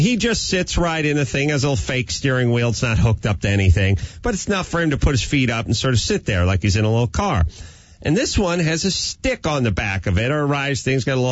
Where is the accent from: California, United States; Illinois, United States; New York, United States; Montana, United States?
California, United States; North Hollywood; every guy I knew growing up in North Hollywood